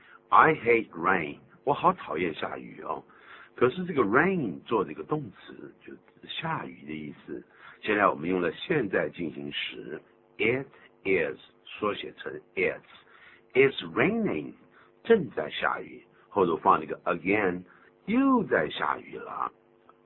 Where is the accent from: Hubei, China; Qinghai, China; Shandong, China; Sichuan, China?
Shandong, China; accent: Shandong; 那想到这么一个咱们山东话讲这句话，我不要了，俺不要了